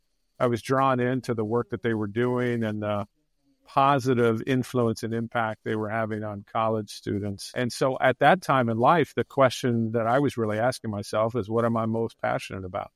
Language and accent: English; Mission Viejo, California, United States; So grew up in Mission Viejo, California. My parents actually had moved from Pittsburgh and Buffalo, wanted to find their way out of the snow.